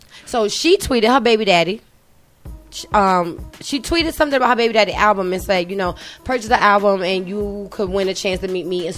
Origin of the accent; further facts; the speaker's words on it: Brooklyn, New York, United States; Again, I'm from Brooklyn and I can fight.